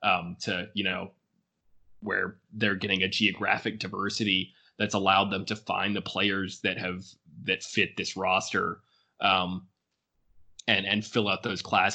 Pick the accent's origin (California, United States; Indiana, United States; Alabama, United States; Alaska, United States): Alabama, United States; you know, I'm from Alabama, but my friends were from New York and Dallas and Arizona and Georgia and all these different places.